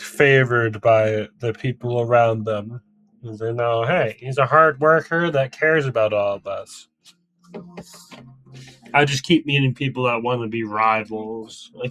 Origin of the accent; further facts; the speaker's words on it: Massachusetts, United States; I'm an asshole from Massachusetts.